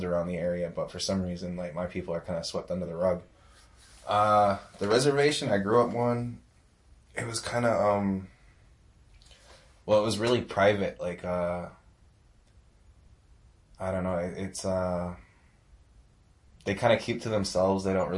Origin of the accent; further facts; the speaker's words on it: New York, United States; I'm from the Onondaga Nation, from the Haudenosaunee tribe. The Haudenosaunee are made up of actually like five different nations. There's the Mohawks, the Oneidas, the Senecas, the Cayugas, and the Onondagas. We lived in New York State and upstate along the Great Lakes.